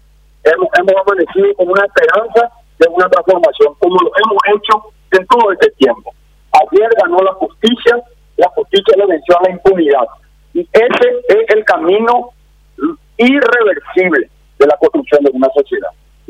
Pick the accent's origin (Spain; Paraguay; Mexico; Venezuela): Paraguay; simplemente entero como paraguayo y como demócrata